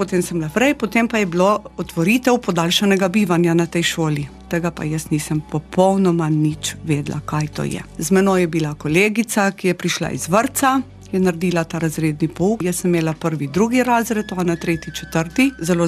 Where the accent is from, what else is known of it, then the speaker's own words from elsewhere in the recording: Bloke, Slovenia; Jaz sem še vedno po rodu Bločanka, trda Bločanka. Živela med medvedi, volkovi, med vsem hodila v šolo, peš